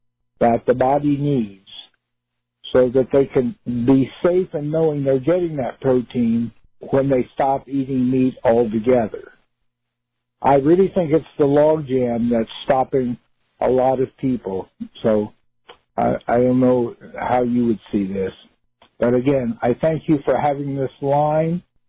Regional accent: New York, United States; Now, by the way … I'm from Long Island.

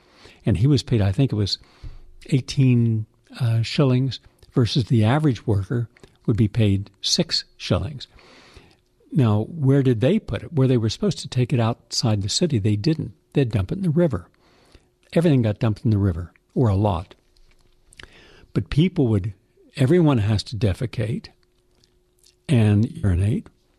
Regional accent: the South, United States; Now, in the South, I come from the South. My family's from North Carolina and Kentucky and Virginia. That's where both my mom and dad's family grew up.

